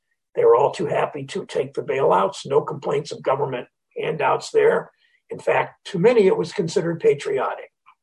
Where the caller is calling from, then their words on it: Cleveland, Ohio, United States; My wife, I'm calling you from Cleveland, Ohio. My wife and I live in zip code 44105